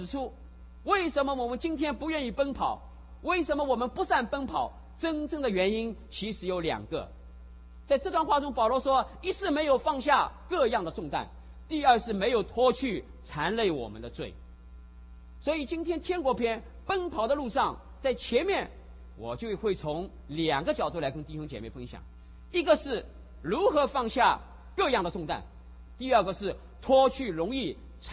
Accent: China; moved away as an adult; now in Los Angeles, United States; 我们这一群从大陆来的人会慢慢的从一个

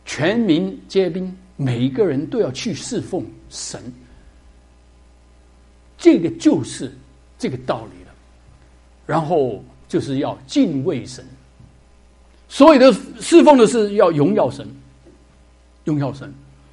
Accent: Shanghai, China; 从来我们上海人打瞌睡，对不对啊？

